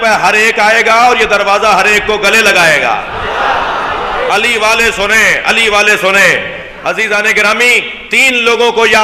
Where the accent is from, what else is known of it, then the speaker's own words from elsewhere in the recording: Pakistan; میں پاکستانی ہوں۔ میں تو عربی اور فارسی بھی اردو لہجے میں بولتا ہوں، تاکہ عربیوں کو اور فارسیوں کو پتا چلے کہ میں فارسی بول رہا ہوں مگر پاکستانی ہوں۔